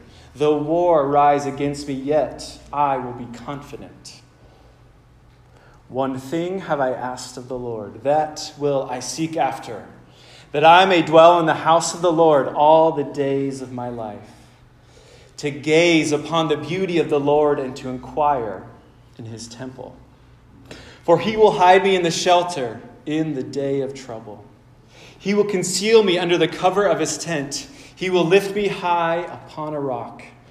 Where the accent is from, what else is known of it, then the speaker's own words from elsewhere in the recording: Chico, California, United States; wife and I have been back in Chico for about a year and a half, or a year and a quarter. We grew up in Chico.